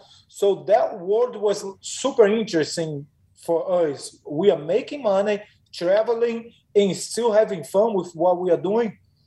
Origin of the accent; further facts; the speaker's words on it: Brazil; English is a second language; now in Cedar Falls, United States; We came from Brazil to Iowa to play one song.